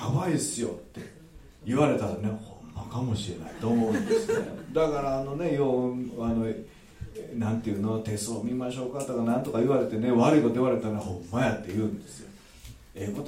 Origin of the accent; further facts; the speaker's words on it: Kansai, Japan; accent: Kansai dialect; でも僕が喋ると関西弁になってね